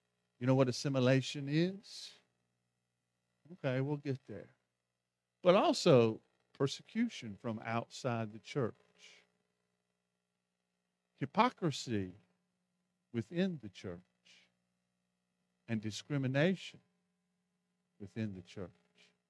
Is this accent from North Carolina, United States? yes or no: yes; North Carolina, United States; He's from Chicago. Okay, he's from Chicago. I'm from North Carolina.